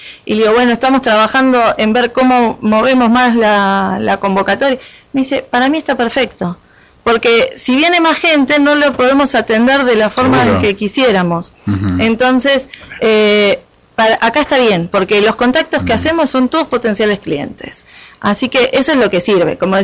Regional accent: Valeria del Mar, Buenos Aires Province, Argentina; Y yo soy de Valeria, defiendo más Valeria siempre.

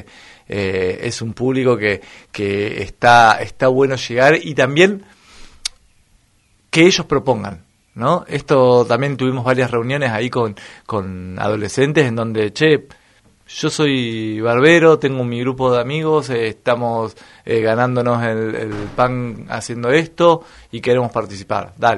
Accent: Pinamar, Buenos Aires Province, Argentina; che, yo soy de Pinamar

